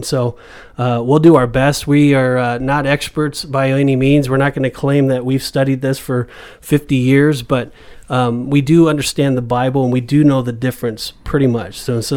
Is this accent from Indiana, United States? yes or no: no; Florida, United States; we were, you know, indirectly going for Tampa, all of us, because we're from Florida, and so that was kind of our team.